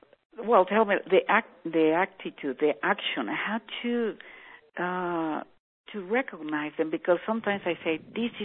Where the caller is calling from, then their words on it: Mexico; Hi, Jack. … I'm calling from Mexico.